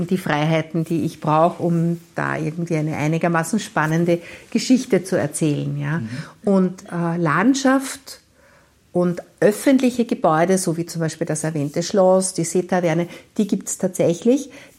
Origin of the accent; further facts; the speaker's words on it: Lilienfeld, Lower Austria, Austria; Ja, also ich bin im Mostviertel aufgewachsen, nicht in Lunz, sondern in Lilienfeld.